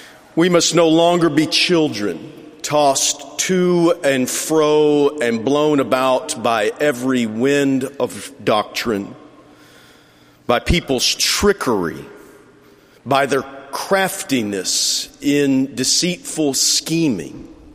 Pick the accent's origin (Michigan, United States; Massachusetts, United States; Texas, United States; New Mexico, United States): Texas, United States; I'm from West Texas. I've never been to Paris, and I have no idea what is in the Louvre. French is still firstly a salad dressing where I come from.